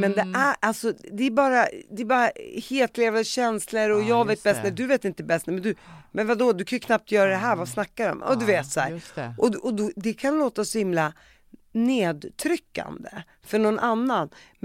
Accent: Sweden; Som svensk så tänker man invandrare som invandrare.

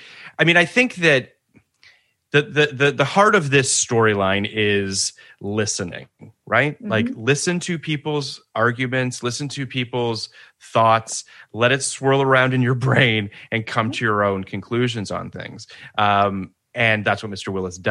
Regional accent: Canada; You're also actually American and I'm Canadian

